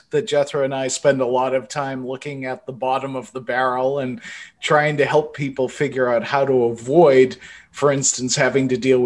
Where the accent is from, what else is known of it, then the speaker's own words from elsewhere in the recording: Massachusetts, United States; So back in my home state